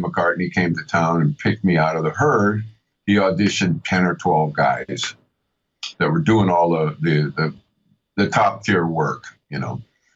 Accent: Lehigh, Pennsylvania, United States; I worked in a factory in my hometown, ladling molten metal around and then playing on a gig here and there. But there wasn't much music in Lehigh, Pennsylvania, as you can imagine.

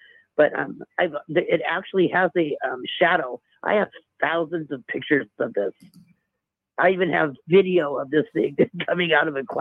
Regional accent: Hollister, California, United States; from Hollister, California.

